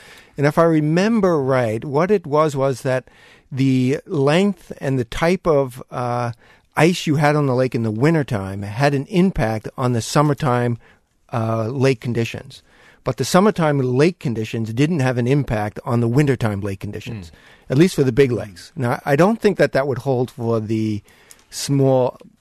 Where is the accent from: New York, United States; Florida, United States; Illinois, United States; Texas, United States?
New York, United States; Brentwood; Oh, hey, I'm from Brentwood.